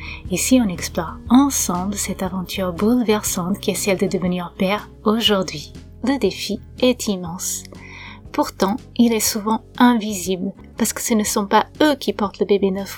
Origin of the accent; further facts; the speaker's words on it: Portugal; accent: Portuguese; French is a second language; si tu t'interroges sur mon accent, je suis portugaise